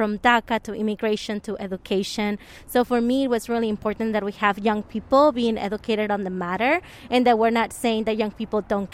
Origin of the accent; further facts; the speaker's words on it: Arizona, United States; And maybe because I grew up in Arizona and Arizona is home